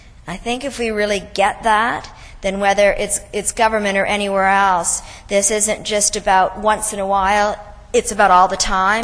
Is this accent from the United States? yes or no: no; Canada; I'm from Canada.